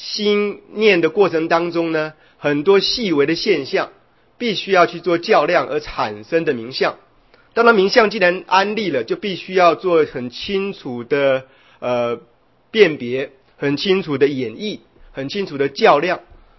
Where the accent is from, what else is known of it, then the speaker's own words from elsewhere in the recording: China; 以及当然包括我们中国人的文化上的研究比较